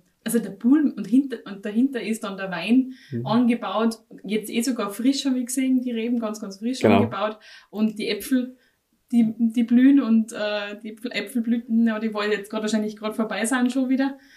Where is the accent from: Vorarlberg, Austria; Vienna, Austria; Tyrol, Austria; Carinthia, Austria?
Tyrol, Austria; bei uns in Tirol